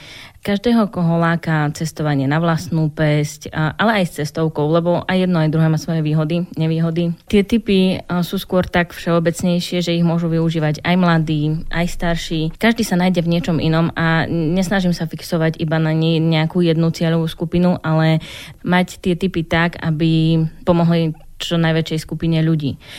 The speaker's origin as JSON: {"language": "Slovak", "town": "Humenné", "region": "Prešov Region", "country": "Slovakia", "lives_now": "Košice, Slovakia", "said": "Momentálne fungujem v Košiciach, ale prišla som konkrétne z Humeného. Ale v Košiciach už fungujem od svojej vysokej školy, takže už to je moja priorita."}